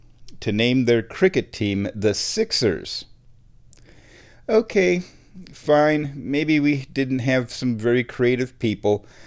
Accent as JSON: {"language": "English", "region": "Nebraska", "country": "United States", "said": "I mean, I'm from Nebraska. Our mascot is a Cornhusker."}